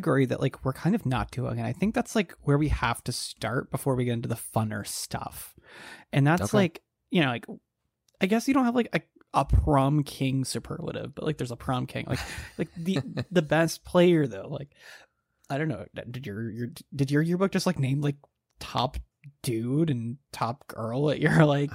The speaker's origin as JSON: {"language": "English", "country": "Canada", "said": "because as a Canadian citizen, nice. And at that time not an American citizen"}